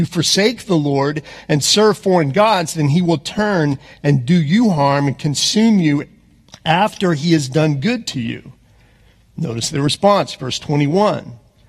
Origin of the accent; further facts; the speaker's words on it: Texas, United States; accent: Texas; my Texas accent comes out, I apologize, sometimes it just does